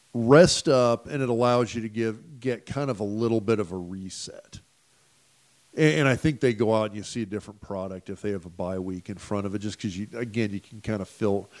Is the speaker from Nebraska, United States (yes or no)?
yes; Lincoln, Nebraska, United States; I grew up in Lincoln, for God's sakes.